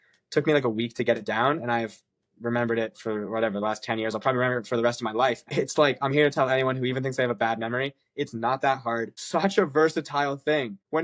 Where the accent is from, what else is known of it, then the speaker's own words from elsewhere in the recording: Denver, Colorado, United States; I love this one because this is the Broncos. I'm from Denver.